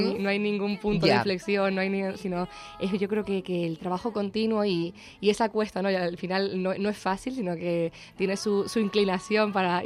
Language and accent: Spanish; La Palma, Canary Islands, Spain; born there; la que vale es que nací allí, en mi querida isla de La Palma.